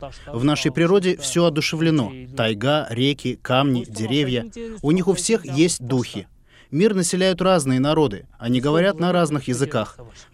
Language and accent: Russian; Artalyk, Altai Krai, Russia; Я из рода Даят Кипчак из маленькой деревни под названием Арталык. Здесь мой народ, моя семья.